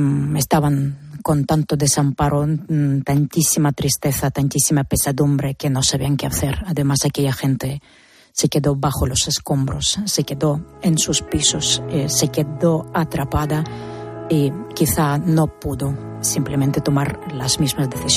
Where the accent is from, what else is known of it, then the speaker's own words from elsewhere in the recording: Mariupol, Donetsk Oblast, Ukraine; tengo que acudir para rescatar a mis papás, que se encuentran en Mariupol, en mi ciudad natal